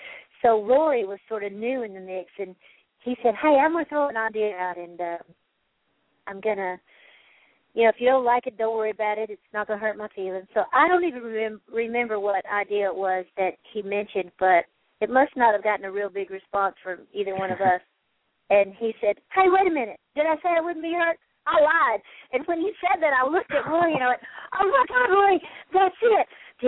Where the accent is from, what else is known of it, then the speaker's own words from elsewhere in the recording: Tennessee, United States; I was from Nashville and Memphis